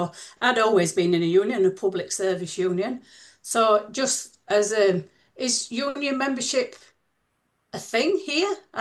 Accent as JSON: {"language": "English", "town": "Barnsley", "region": "Yorkshire and the Humber", "country": "United Kingdom", "moved": "yes", "lives_now": "New Zealand", "said": "you can tell from my accent that I'm from England. I'm from the north of England, where the union movement was quite strong. So I'm from a town called Barnsley"}